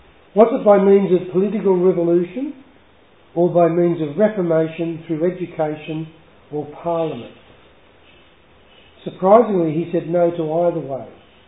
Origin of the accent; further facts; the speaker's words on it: Sydney, New South Wales, Australia; also born or lived in Mackay; I have happy memories of my time in Queensland, and was blessed with caring parents. The family moved to Sydney in 1950 and lived in the inner suburb of Annandale. My parents were both Catholic